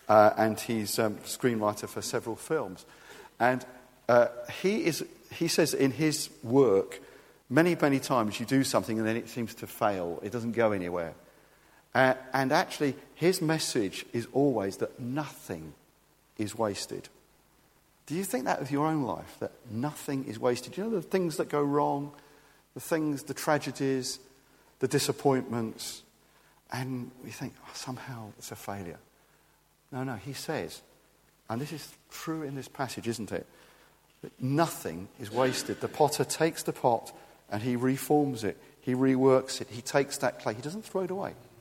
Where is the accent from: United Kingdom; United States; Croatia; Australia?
United Kingdom; England; we're very British, aren't we? Very restrained.